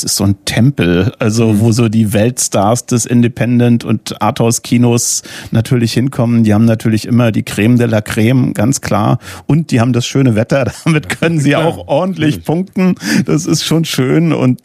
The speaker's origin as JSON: {"language": "German", "region": "East Germany", "country": "Germany", "said": "Ja, wir kommen ja aus dem Osten."}